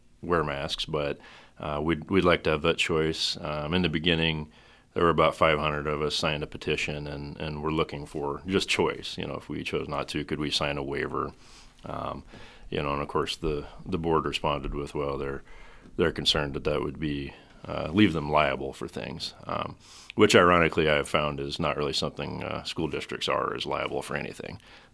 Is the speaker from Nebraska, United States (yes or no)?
yes; North Platte, Nebraska, United States; I don't know that it's a pleasure, but I grew up here in North Platte. I graduated from the high school here in 94, went on to Wesleyan, majored in education, 7 through 12, history, social sciences